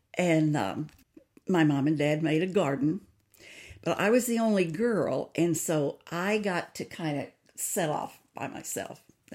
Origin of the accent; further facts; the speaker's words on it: Iron Mountain, Missouri, United States; born there; I was born in Iron Mountain, Missouri, in 1931.